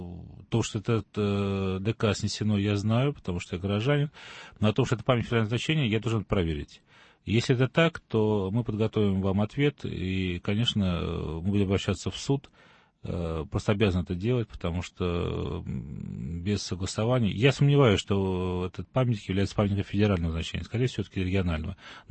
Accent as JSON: {"language": "Russian", "region": "Saint Petersburg", "country": "Russia", "said": "я могу сказать, как петербуржец"}